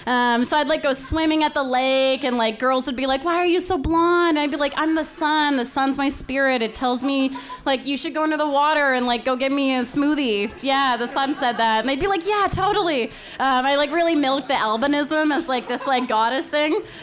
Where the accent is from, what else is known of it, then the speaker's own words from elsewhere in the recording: Canada; You know, I grew up in Canada, and as most Canadians, you know, I had a lot of nature around me